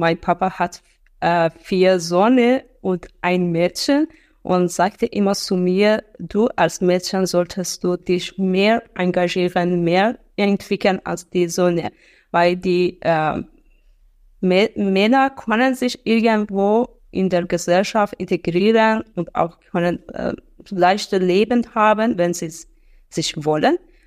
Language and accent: German; Herat, Afghanistan; German is a second language; moved away as an adult; now in Germany; dann weiter in eine ämtliche Behörde in Afghanistan, in meiner Heimatstadt Herat, gearbeitet.